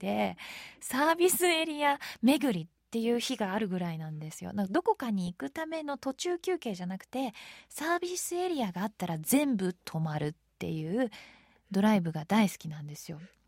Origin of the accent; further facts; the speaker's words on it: Tokyo, Japan; born there; 私東京生まれなんですけど